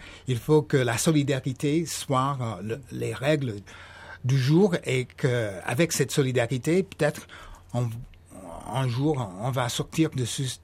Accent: New Orleans, Louisiana, United States; born there; French is a second language; Moi, je suis né à la Nouvelle-Orléans en 1944.

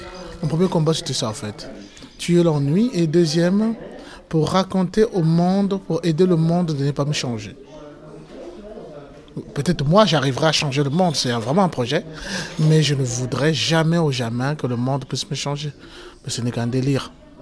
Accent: Brazzaville, Republic of the Congo; conteur. Je suis du Congo Brazzaville. Brazzaville même, le petit Congo, le mignon Congo comme on dit

